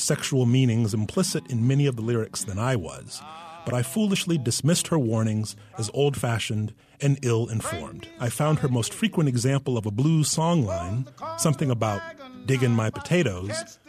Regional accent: Arkansas, United States; I grew up in the South, in Jefferson County, Arkansas. My grandparents raised me.

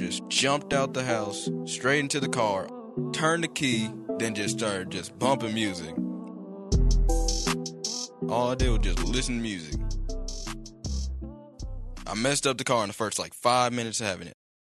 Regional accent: Dayton, Ohio, United States; I'm 16, born and raised in Dayton, Ohio.

